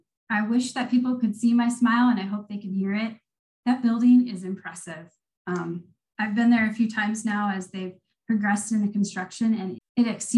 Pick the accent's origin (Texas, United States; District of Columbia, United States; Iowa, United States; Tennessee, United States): Iowa, United States; I've never milked a cow and I'm from Iowa.